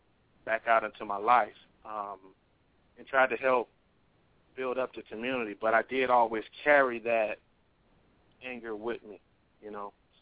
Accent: Detroit, Michigan, United States; and I was from the North End. And I know you don't know where that is because you may not be from Detroit.

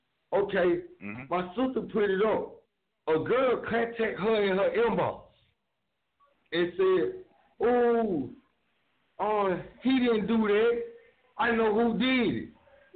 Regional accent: Bankhead, Georgia, United States; You know, I'm from Bankhead on Mango Circle.

